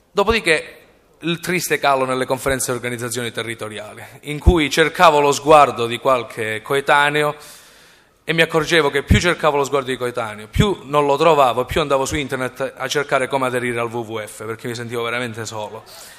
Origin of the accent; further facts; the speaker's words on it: Catanzaro, Calabria, Italy; vengo da Catanzaro che fa parte del Granducato di Tunisi e quindi sono scuro